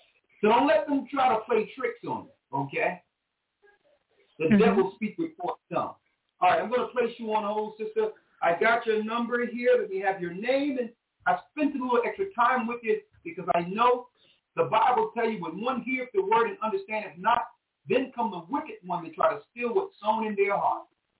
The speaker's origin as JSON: {"language": "English", "town": "Lake Charles", "region": "Louisiana", "country": "United States", "said": "Oh, I'm from Lake Charles. So we got some people in Louisiana that can reach out to you."}